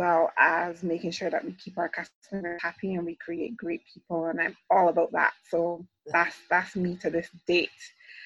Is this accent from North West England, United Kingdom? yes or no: yes; Manchester, North West England, United Kingdom; So I am originally from Manchester in UK.